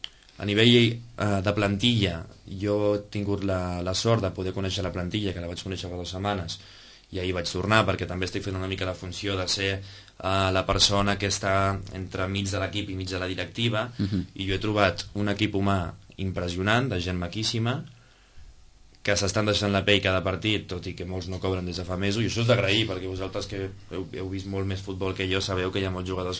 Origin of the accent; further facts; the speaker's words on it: Sitges, Catalonia, Spain; soc de Sitges de tota la vida, m'encanta.